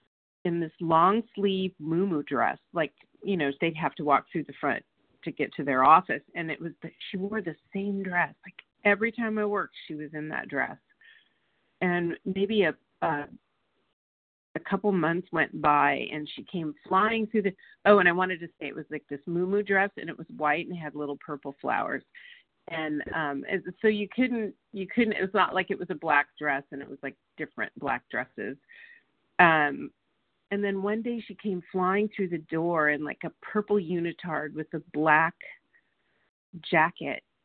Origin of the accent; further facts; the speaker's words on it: Santa Monica, California, United States; I'm from Santa Monica, California, and thank you, Team Tuesday.